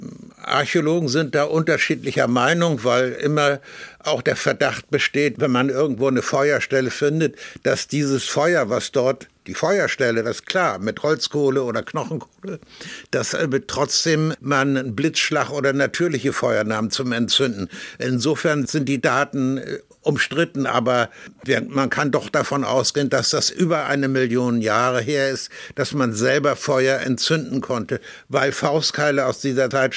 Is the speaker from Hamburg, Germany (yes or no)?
yes; Hamburg, Germany; Ich habe meine Jugend in Hamburg-Rissen verbracht. Damals war das in den 50er Jahren, war das ein Vorort, der sehr dörflich war noch